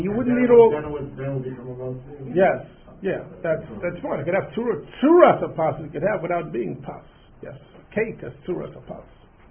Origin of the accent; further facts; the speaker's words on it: New York City, New York, United States; You know, I'm a New Yorker. I grew up in this town. Having grown up in this town, I can remember just about when kosher pizza was introduced in New York.